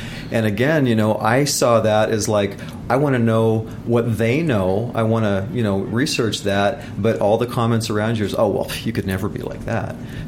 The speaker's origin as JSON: {"language": "English", "region": "Midwest", "country": "United States", "tie": "born or raised there", "said": "Well, yeah, and especially like growing up in the Midwest and touring through the Midwest"}